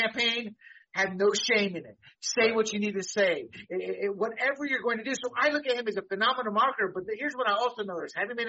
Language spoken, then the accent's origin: English; Quebradillas, Puerto Rico; we were related in some way out of Puerto Rico. We're from the Quebradillas area.